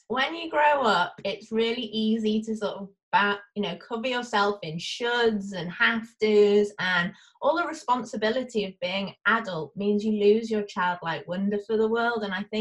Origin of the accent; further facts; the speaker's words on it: Chester, North West England, United Kingdom; from England, but I don't sound like the Queen's English, like a lot of people expect people to, from England to sound like. So I am North England, northwest, near Liverpool and Manchester, in a lovely town called Chester.